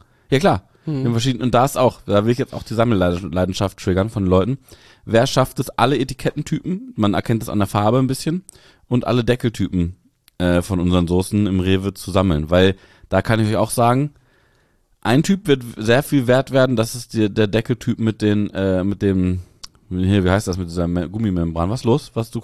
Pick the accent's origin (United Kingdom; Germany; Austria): Germany; Lower Saxony; Also bei uns in Niedersachsen gab es damals zu meiner Zeit eine Orientierungsstufe.